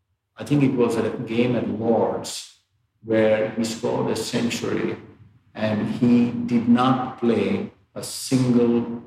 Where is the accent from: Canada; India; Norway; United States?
India; it was like any kid growing up in India, cricket was the first sport everybody played.